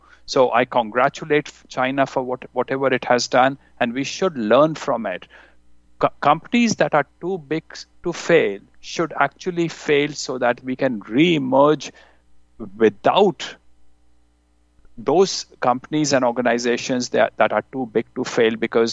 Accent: Canada; I'm a Canadian

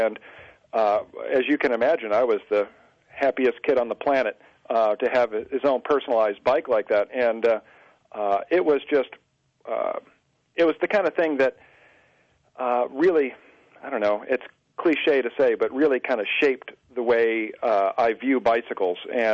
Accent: New York, United States; And we were not all that far from Watkins Glen Raceway, which is in the southern tier of New York State.

